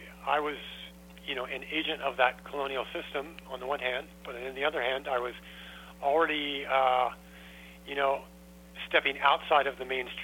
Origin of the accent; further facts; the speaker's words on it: United States; moved away as an adult; now in Canada; Well, I was born and raised in the States, but I came to Canada in 1974